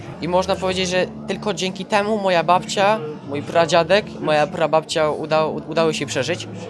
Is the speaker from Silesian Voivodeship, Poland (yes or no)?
yes; Bytom, Silesian Voivodeship, Poland; pochodzę z Bytomia.